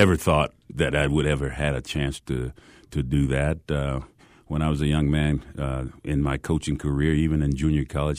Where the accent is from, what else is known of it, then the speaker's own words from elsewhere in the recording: El Paso, Texas, United States; Even though I was raised in the Segundo Barrio or the Pujido Ward